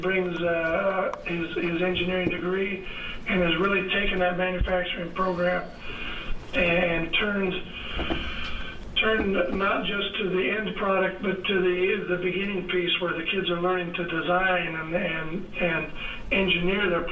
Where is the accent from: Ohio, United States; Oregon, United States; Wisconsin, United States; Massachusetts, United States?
Oregon, United States; Coos Bay; I'm superintendent of Coos Bay School District. Born and raised in Coos Bay, a product of Coos Bay Schools, and in my 21st year in the district